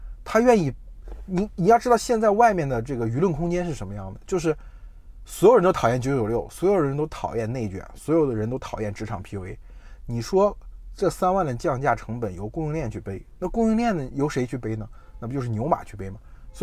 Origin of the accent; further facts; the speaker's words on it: China; 我们中国人买车核心的逻辑是比较啊